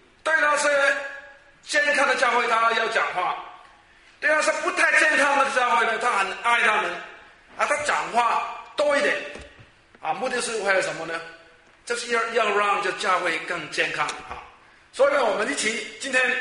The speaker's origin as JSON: {"language": "Chinese", "country": "China", "said": "特别我们中国人哈，小孩子很好的时候我很怕去赞他们，是不是啊？我爸爸妈妈说你赞他太多结果怎么样啊，他就很容易学坏的。所以我们中国的父母爱我们的孩子"}